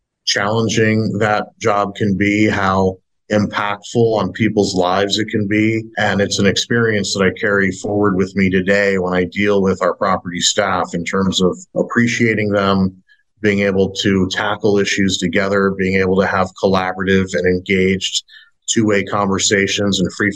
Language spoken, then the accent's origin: English; St. Louis, Missouri, United States; I had done 10 or 12 fix and flip houses back in my hometown of St. Louis.